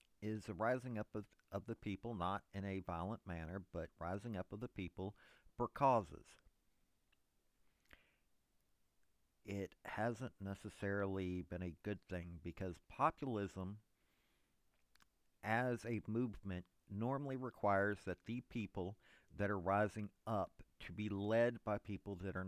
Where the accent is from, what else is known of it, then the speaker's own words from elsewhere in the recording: Pikeville, Tennessee, United States; born there; I can say multiple presidents have come from my home state. I was born in Pikeville, Tennessee. I graduated from Madisonville, Tennessee.